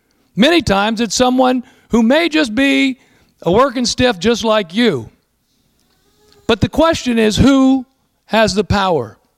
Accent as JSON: {"language": "English", "region": "California", "country": "United States", "said": "We came from Southern California, beach community. I'm a surfer."}